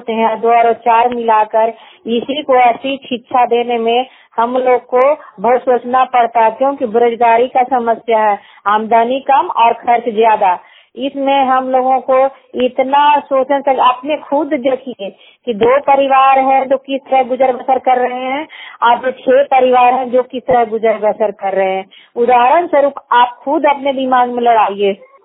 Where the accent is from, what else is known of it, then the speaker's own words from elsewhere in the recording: Bihar, India; मैं जनता गांव से हूँ, बसनेवा पंचायत हमारे प्रखंड और जिला नालंदा का निवासी हूँ।